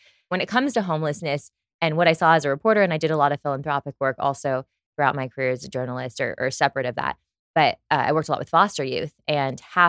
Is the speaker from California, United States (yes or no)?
yes; California, United States; I was born and raised outside of Los Angeles in the Valley.